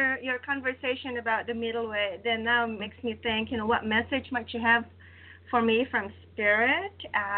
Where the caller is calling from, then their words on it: Pennsylvania, United States; Oh, I'm calling from Pennsylvania on the East Coast side.